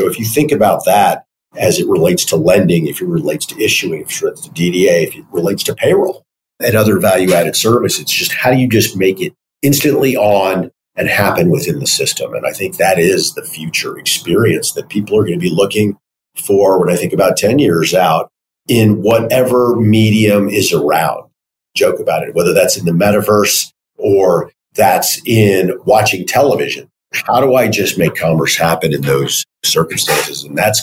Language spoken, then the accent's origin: English; Virginia, United States; So I grew up in Northern Virginia, a suburb of Washington, D.C.